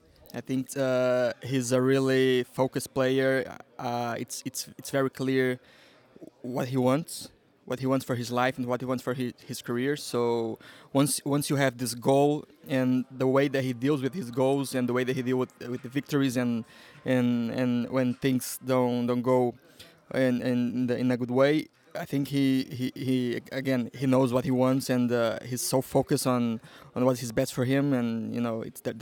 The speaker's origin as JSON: {"language": "English", "country": "Brazil", "moved": "as an adult", "lives_now": "Lisbon, Portugal", "said": "So I'm from Brazil, of course. My family is Portuguese. And I moved to Portugal in like 3 years ago."}